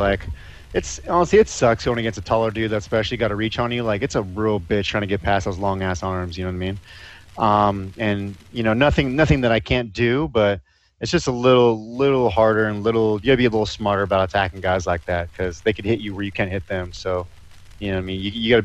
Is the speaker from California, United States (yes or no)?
yes; Canoga Park, California, United States; now in Simi Valley, United States; No, I was born in Lancaster, and then I grew up in Canoga Park in the Valley. I moved to Simi Valley. I'm here in Simi Valley now, but I moved out here in 94 after the earthquake.